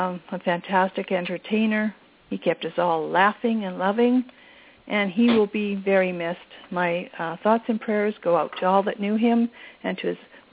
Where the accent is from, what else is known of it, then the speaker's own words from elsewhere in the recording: Canada; So if I make a mistake, it's because I'm Canadian, and that's what we say.